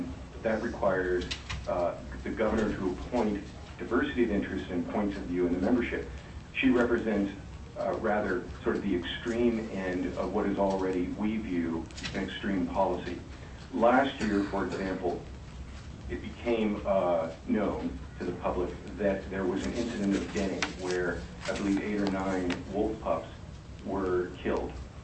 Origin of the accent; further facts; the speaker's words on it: Anchorage, Alaska, United States; I was born here in Anchorage just after the earthquake.